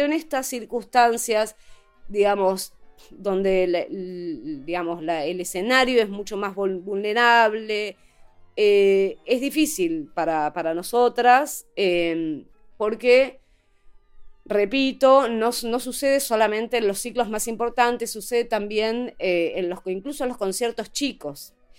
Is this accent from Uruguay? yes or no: no; Argentina; nosotras como compositoras argentinas, y calculo que en Latinoamérica también